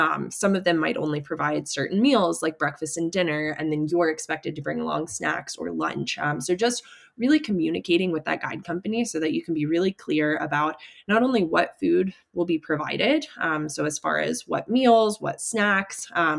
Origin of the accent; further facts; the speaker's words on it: United States; And as an American, when I go to a restaurant and order a glass of water, I've gotten a lot of very weird looks